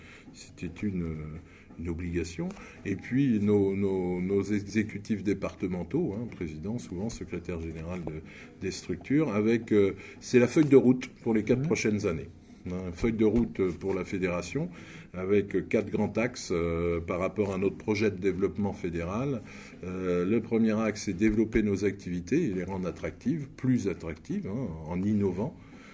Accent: Nantes, Pays de la Loire, France; Alors moi, je suis nantais, donc je suis venu en voiture.

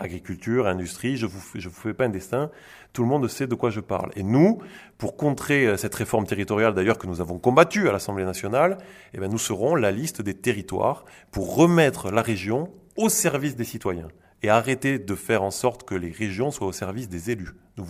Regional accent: Tarbes, Occitanie, France; comme je suis de Tarbé et que je suis chez moi, je passe bien sûr toujours plus de temps dans les Hautes-Pyrénées

